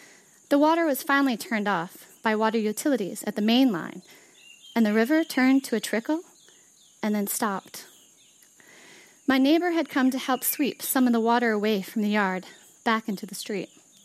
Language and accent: English; Gaborone, Botswana; I'm from Habaroni, Botswana. That's the place where I live. So it's near South Africa, and then Namibia is in the north, and Zimbabwe is right there too, and Zambia.